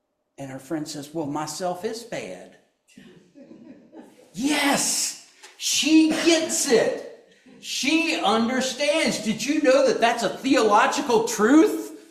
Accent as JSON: {"language": "English", "region": "Virginia", "country": "United States", "tie": "born or raised there", "said": "whenever I go home, you know, to where I grew up in Northern Virginia, I get the same thing."}